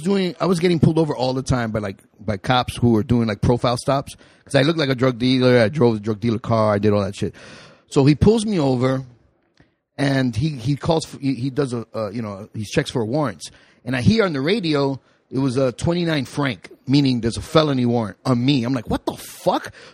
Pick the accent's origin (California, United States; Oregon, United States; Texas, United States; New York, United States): New York, United States; accent: East Coast; especially because it was just a few years out of New York, so I still sounded like I'm from the East Coast